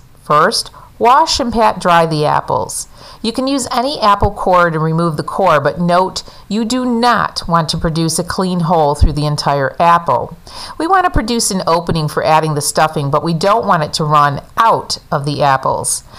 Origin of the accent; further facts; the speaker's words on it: New York, United States; In my home state of New York, there are over 25 varieties of apples.